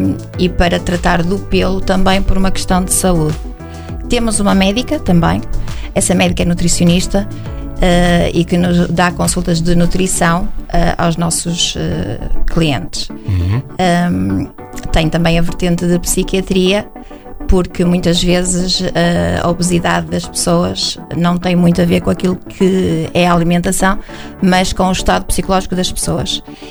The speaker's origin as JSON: {"language": "Portuguese", "region": "Viana do Castelo", "country": "Portugal", "said": "abrir uma clínica em Viana, que é a minha terra"}